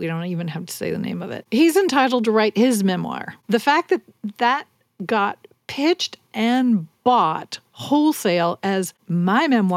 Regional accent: Kentucky, United States; When I'm in Kentucky or when I'm at home, when I'm talking to my neighbors, I talk the way I spoke growing up.

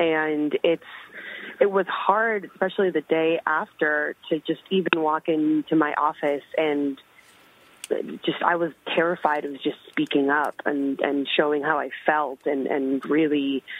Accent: Puerto Rico; also born or lived in US East Coast; now in Austin, United States; I'm originally from Puerto Rico, and I lived on the East Coast for a while and have a lot of international friends and grew up surrounded by very diverse cultures and diverse people. And I moved to Austin

